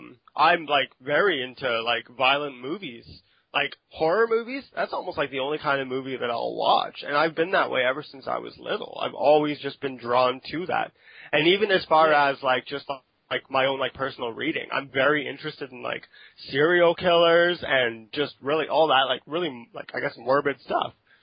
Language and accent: English; Canada; I'm Canadian.